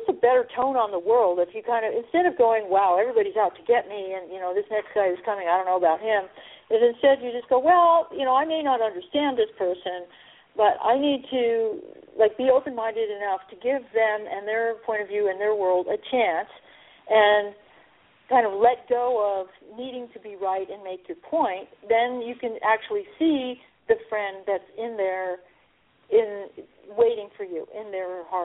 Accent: Northeast, United States; I'm from the Northeast originally myself, and I understand what you're talking about.

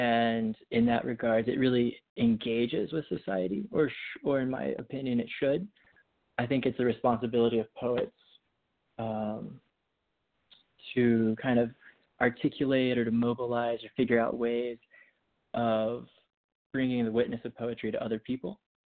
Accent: Tennessee, United States; I grew up in East Tennessee, and my local library had this cool, I don't know if it was weekly or monthly

